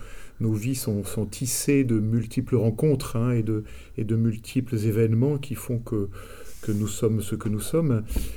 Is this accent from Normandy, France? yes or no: no; Paris, Île-de-France, France; Alors je venais de Paris, alors, il y avait sûrement des illusions de petits parisiens sur la forêt